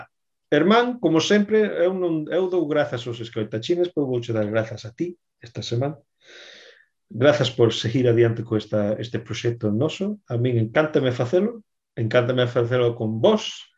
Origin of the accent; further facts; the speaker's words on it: Galicia, Spain; E pregúntame de onde era eu. Dígolle, de Galicia, con orgullo.